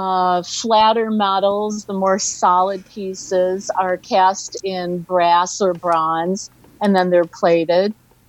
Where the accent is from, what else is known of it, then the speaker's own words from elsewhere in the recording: Chicago, Illinois, United States; I honestly think that growing up in Chicago and seeing all the Chicago School of Architecture